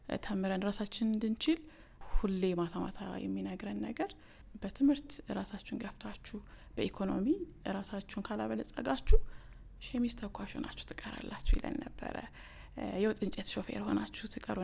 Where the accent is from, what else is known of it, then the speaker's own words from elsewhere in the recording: Dessie, Amhara, Ethiopia; ከቤተሰብ ቀጥሎ የማህበረሰብ ደሴ ነው ያደግኩት።